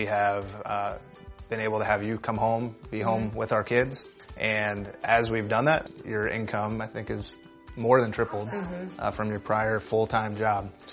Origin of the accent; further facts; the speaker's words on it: Chicago, Illinois, United States; We're from Chicago, Illinois.